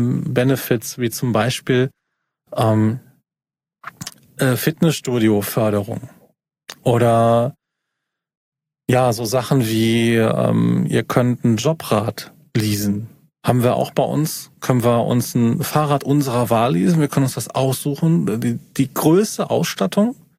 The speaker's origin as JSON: {"language": "German", "region": "Eifel", "country": "Germany", "lives_now": "North Rhine-Westphalia, Germany", "said": "Ich bin aus der Eifel, ne?"}